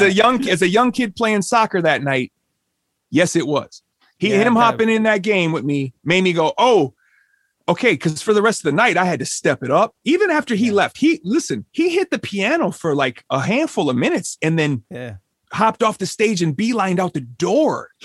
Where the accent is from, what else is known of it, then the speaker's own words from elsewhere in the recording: Minneapolis, Minnesota, United States; For us specifically, I grew up on the South Side. And as a younger kid, I didn't have the opportunities to travel to St. Paul or the North Side to go to parties.